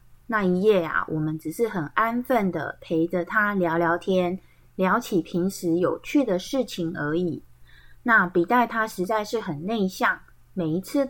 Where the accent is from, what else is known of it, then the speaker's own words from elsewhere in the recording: Miaoli County, Taiwan; 他们是在苗栗潭乡，其实就是在我们家旁边，好，对，我们的老家都在旁边而已哦。